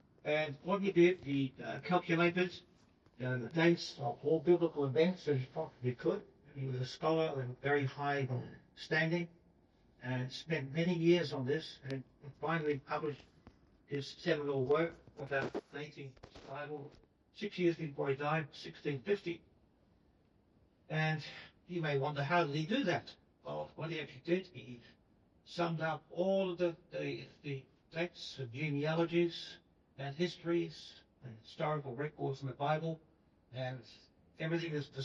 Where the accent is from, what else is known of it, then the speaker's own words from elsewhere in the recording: Australia; accent: Australian; hopefully, with my Australian accent, hopefully you can understand me